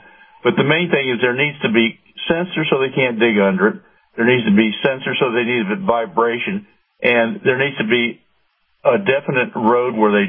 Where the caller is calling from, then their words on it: Clearwater, Florida, United States; from Clearwater, Florida.